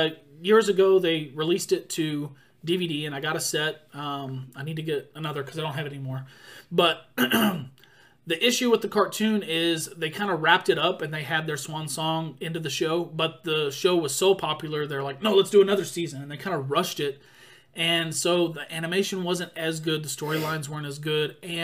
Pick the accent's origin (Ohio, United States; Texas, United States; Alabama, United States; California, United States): Texas, United States; Lubbock; is from my hometown of Lubbock, Texas.